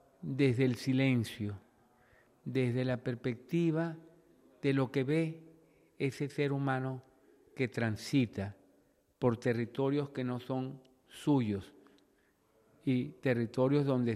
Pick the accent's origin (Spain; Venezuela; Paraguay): Venezuela; moved away as an adult; also born or lived in Colombia; cuando tuve que salir por razones particulares de Venezuela y vivir en Colombia 2 años